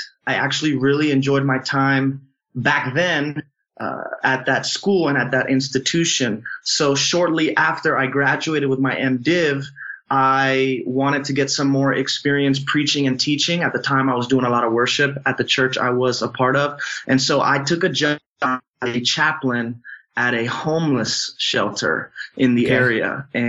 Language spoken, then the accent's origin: English; Florida, United States; So I grew up here in the South Florida area, and my parents are both evangelical Christians.